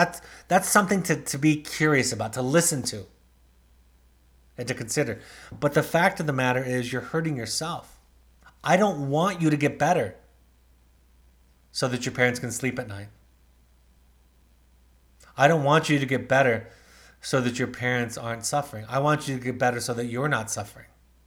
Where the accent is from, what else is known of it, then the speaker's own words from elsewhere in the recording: Los Angeles, California, United States; I grew up in Los Angeles, the Los Angeles area.